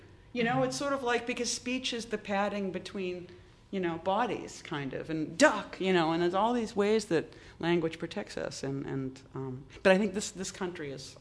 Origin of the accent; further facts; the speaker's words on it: Boston, Massachusetts, United States; I grew up in Boston, and there was a famous fire at a nightclub called the Coconut Grove